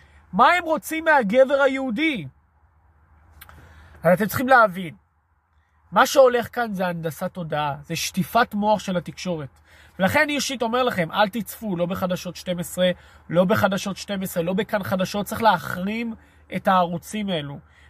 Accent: Ramat HaSharon, Tel Aviv District, Israel; אני גדלתי ברמת השרון.

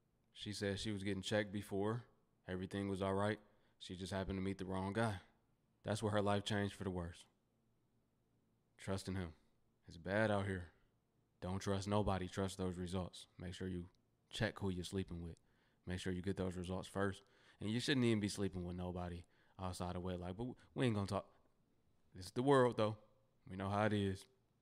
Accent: Detroit, Michigan, United States; Listen, man, I come from a poverty-stricken environment, and I hear about these things, but I'm from Detroit.

